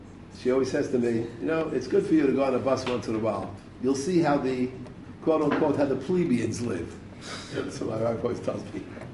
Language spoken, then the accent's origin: English; New York, United States; I come from New York. We know it.